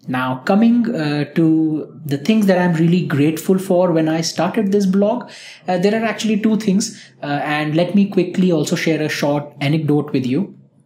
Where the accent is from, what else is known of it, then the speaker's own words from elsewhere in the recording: India; I'm from India